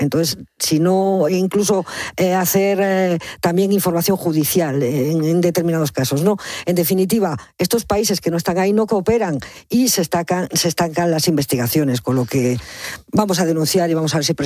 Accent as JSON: {"language": "Spanish", "region": "Galicia", "country": "Spain", "said": "como buena gallega y como tú, somos desconfiados de nacimiento."}